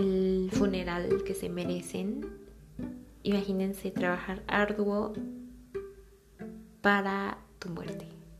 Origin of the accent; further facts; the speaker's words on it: Mexico; Tal vez porque soy mexicana y no me resulta tan, no lo sé, tan extravagante.